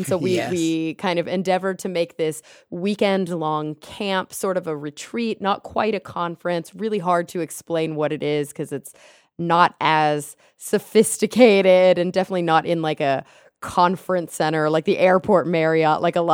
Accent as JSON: {"language": "English", "town": "Plano", "region": "Texas", "country": "United States", "said": "I'm from Plano, Texas, but I went to college in Denton, which is where UNT is."}